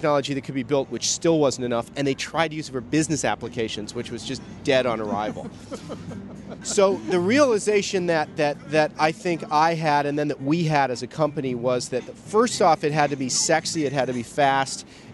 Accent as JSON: {"language": "English", "town": "San Diego", "region": "California", "country": "United States", "tie": "born or raised there", "said": "I grew up in San Diego."}